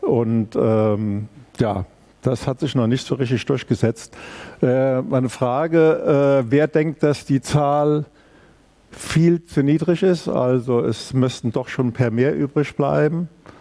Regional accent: Rhineland-Palatinate, Germany; Also ich komme eigentlich aus dem Rhein-Hunsrück-Kreis

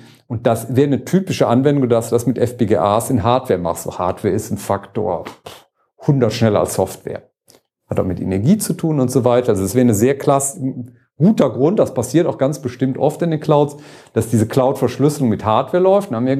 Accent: Cologne, North Rhine-Westphalia, Germany; Und das ist ja als Kölner, macht man das gerne, ne?

